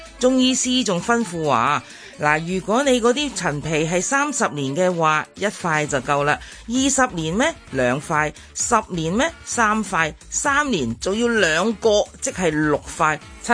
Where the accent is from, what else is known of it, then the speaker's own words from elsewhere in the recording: Xinhui, Guangdong, China; 好彩我系新会人，当年妈妈过身，剩低最大嘅遗产就系嗰几大樽嘅新会陈皮。